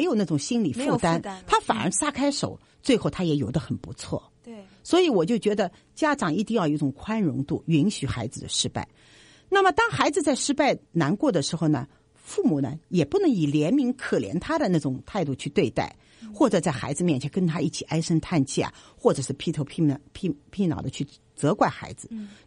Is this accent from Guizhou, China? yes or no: no; Shanghai, China; 我们是上海人嘛